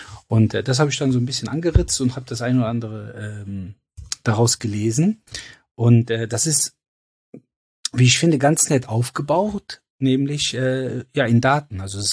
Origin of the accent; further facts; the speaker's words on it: Cologne, North Rhine-Westphalia, Germany; du weißt ja, ich komme aus Köln.